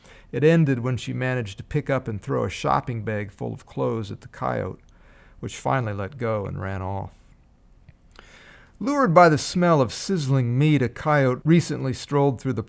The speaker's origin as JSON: {"language": "English", "region": "Iowa", "country": "United States", "tie": "born or raised there", "said": "I grew up in Iowa, fishing and hunting and walking the woods and fields of my friends' farms."}